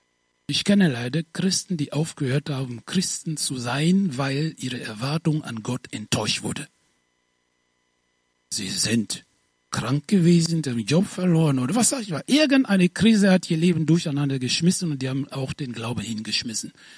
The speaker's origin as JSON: {"language": "German", "country": "Côte d’Ivoire", "tie": "born or raised there", "said": "Ich war, als ich in der 4. Klasse war, in meiner Heimat, in der Elfenbeinküste"}